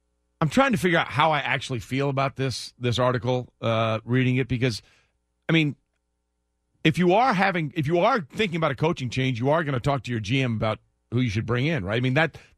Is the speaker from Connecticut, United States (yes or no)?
no; New York, United States; It's the city where I was born. I grew up outside New York.